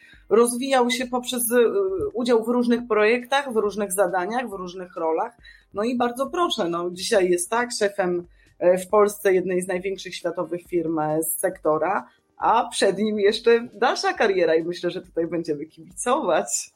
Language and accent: Polish; eastern Poland, Poland; Ja pochodzę z tej części wschodniej Polski